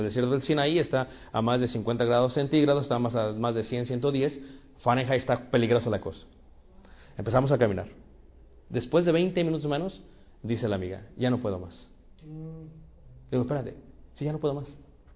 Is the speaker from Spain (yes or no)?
no; Mexico; Le digo, yo soy mexicano.